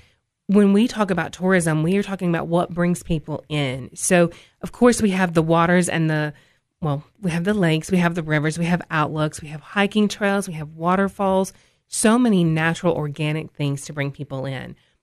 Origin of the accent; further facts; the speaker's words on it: Tennessee, United States; I live in Putnam County. I grew up in Cumberland County.